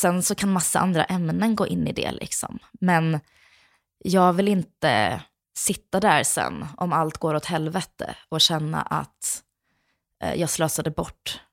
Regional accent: Småland, Sweden; accent: Småland dialect; Jag har haft lite småländska, men inte så där, ingen grov.

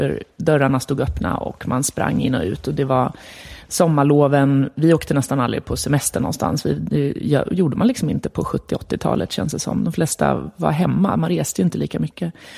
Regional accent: Örebro, Örebro County, Sweden; Jag är född i Örebro och växte upp största delen av min barndom i ett litet radhusområde som heter Skebäck, som ligger i östra delen av Örebro. Som var väldigt fint och puttinuttigt, så där, byggt på 70-talet.

